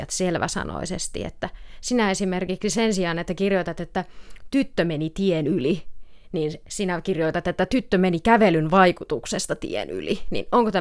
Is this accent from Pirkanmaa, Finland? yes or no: yes; Tampere, Pirkanmaa, Finland; En, mä oon Tampereelta.